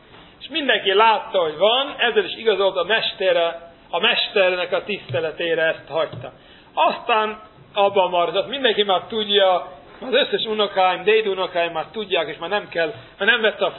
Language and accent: Hungarian; Brooklyn, New York, United States; ott Brooklynban, abban a magyar negyedben, ahol én nőttem fel, az a Williamsburgban, ott mindenki magyar holokauszt túlélő. Ortodoxok, mindenki haszít.